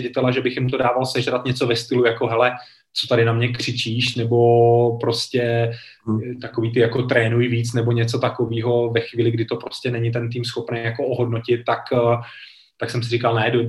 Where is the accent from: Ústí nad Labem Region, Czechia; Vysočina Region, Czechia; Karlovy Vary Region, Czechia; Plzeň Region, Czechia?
Plzeň Region, Czechia; Plzeň; takže dá se říct, že je taková jako plzeňačka, já taky